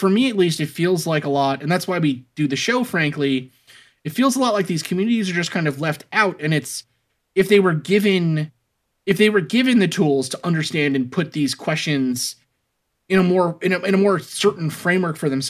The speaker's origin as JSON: {"language": "English", "town": "Staten Island", "region": "New York", "country": "United States", "tie": "born or raised there", "said": "I grew up in Staten Island, you grew up in Newark, in that same kind of area of the world."}